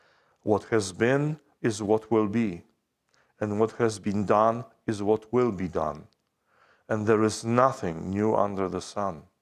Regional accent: Poland; I grew up in Poland, in the Polish Bible, that's how the book of Ecclesiastes is called.

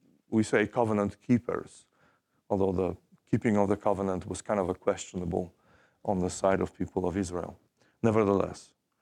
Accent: Poland; I grew up in Poland. I grew up Catholic.

